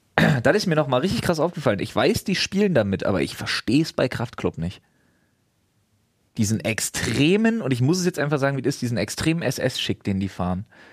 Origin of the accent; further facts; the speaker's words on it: East Germany, Germany; ich bin auch Ossi